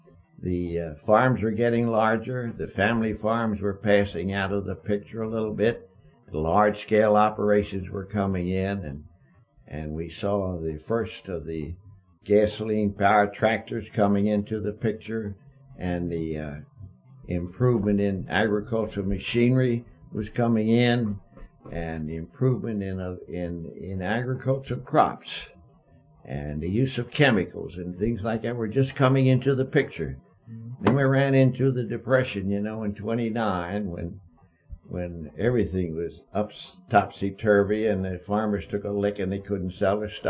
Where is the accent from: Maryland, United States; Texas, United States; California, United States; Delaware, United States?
Maryland, United States; Baltimore; I was born in Baltimore City, then moved out to Baltimore County and got interested in agriculture in Baltimore County.